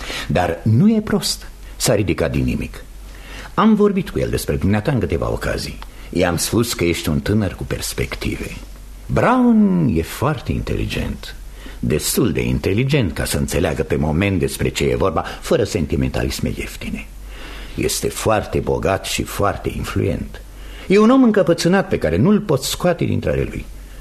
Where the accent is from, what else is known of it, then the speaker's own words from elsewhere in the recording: Orley, England, United Kingdom; M-am născut în Orley. Aici mi-am petrecut toată viața. M-am căsătorit cu o fată tot de aici